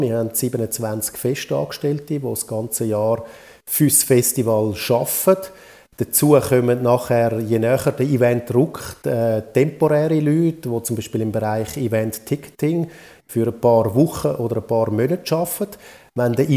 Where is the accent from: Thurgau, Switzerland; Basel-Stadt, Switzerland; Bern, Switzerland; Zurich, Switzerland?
Zurich, Switzerland; Winterthur; in Winterthur, wo ich aufgewachsen bin